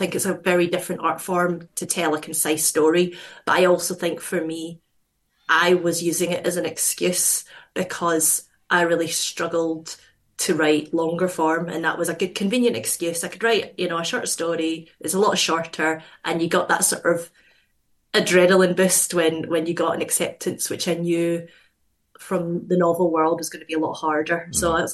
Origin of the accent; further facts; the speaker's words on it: Scotland, United Kingdom; So I grew up near Glasgow